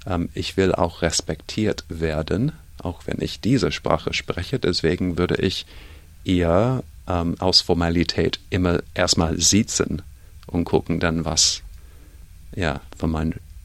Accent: Australia; German is a second language; now in Germany; Komischerweise, je länger ich hier bin, merke ich, bin ich ein Australier letztendlich. Aber es ist nur, als ich zurück nach Australien kam, dass ich wirklich gemerkt habe, vielleicht hat die Aufenthalt in Deutschland mich schon geändert.

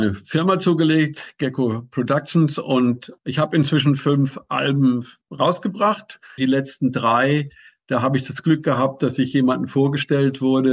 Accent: Germany; born or raised there

